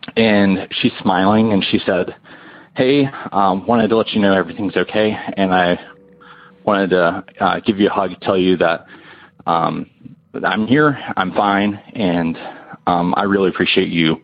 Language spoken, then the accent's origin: English; North Carolina, United States; I'm from North Carolina